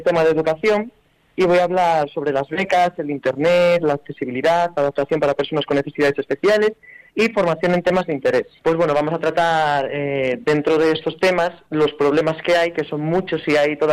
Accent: Piedras Blancas, Asturias, Spain; Pues yo tengo 15 años y vengo de Piedras Blancas, un pueblo de Asturias.

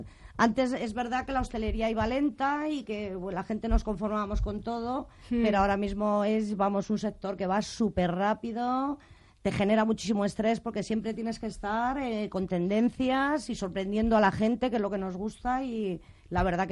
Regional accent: Asturias, Spain; yo mi infancia siempre ha sido en cocina, soy asturiana y bueno, en Asturias.

